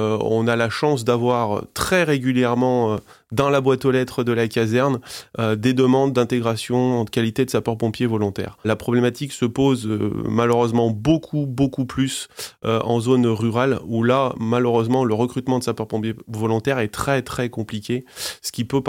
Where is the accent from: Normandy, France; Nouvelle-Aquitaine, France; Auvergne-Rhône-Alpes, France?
Auvergne-Rhône-Alpes, France; Je suis originaire de la Drôme.